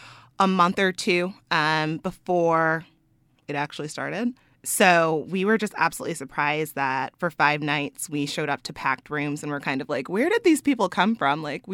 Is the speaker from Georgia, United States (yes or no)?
no; Texas, United States; now in New Orleans, United States; I'm not originally from New Orleans. I'm actually from Texas. I've been here over 2 years.